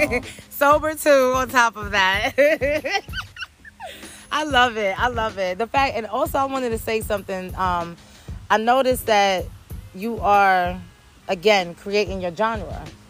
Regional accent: Honduras; Now, my culture is from Hondurians, we're from Central America.

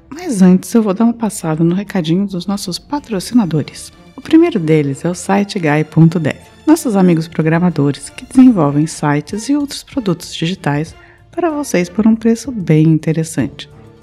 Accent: Curitiba, Paraná, Brazil; now in Germany; eu, como curitibana e moradora da Alemanha, rio das noites frias porto-alegrenses.

